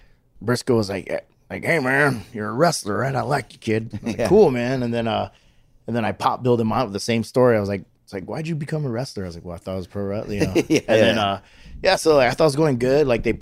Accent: Hawaii, United States; So I was like, well, the funny thing is, like, I'm from Hawaii, so I'm really laid back.

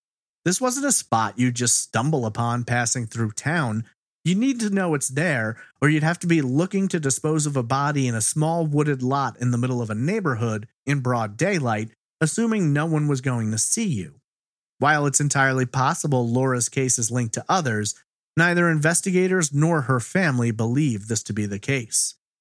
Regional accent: Long Island, New York, United States; As someone who was born and raised on Long Island

